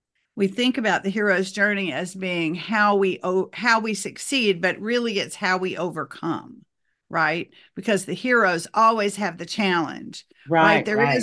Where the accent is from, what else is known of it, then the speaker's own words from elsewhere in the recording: Deep South, United States; And I grew up in the Deep South in the 60s.